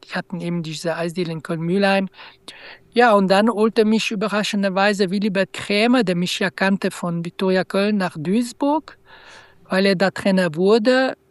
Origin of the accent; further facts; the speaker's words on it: Biel, Bern, Switzerland; Ich bin in der Schweiz geboren, habe da ziemlich früh Fußball gespielt in Biel, Bien, in der Nähe von Bern.